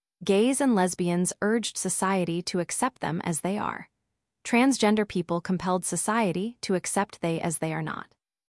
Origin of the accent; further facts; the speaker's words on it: New York City, New York, United States; Growing up in New York City in the 1990s, I heard nonstop jokes about gay priests and Boy Scout troop leaders abusing kids.